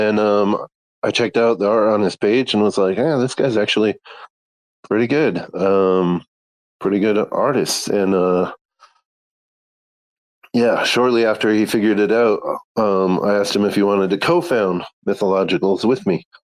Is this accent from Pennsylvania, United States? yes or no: no; Utah, United States; also born or lived in Tennessee; as I was moving back to my home state of Utah from Tennessee